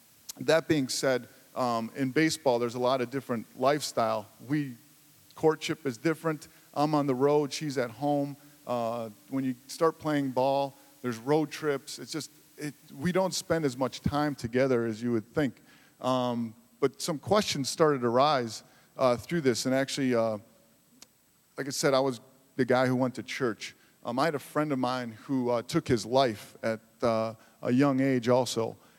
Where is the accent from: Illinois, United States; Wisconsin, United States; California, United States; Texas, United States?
Wisconsin, United States; Racine; I grew up here in Racine. I had some great loving parents that came over from Germany after World War II and didn't have much.